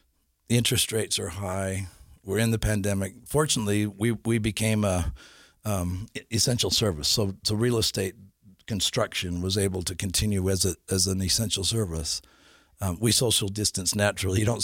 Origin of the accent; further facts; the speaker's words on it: Holladay, Utah, United States; I grew up in Holiday. It's an expensive part of Salt Lake, but I always wanted to live in Holiday.